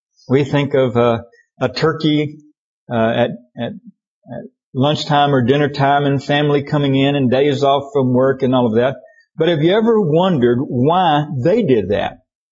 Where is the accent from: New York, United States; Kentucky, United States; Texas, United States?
Texas, United States; Where I grew up in East Texas, we called them brush arbors